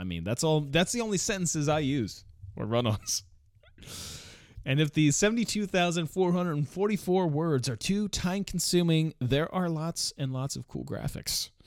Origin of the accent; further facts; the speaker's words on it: Missouri, United States; I mean, after all, Brad Pitt is from Missouri. I'm from Missouri.